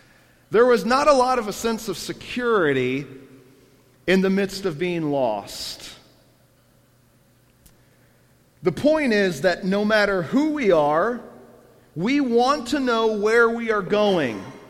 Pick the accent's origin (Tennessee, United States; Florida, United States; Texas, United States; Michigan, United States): Florida, United States; Orlando; I grew up in Orlando, Florida, so I am not a native Pennsylvanian at all. I came from a big family, and we had one vehicle.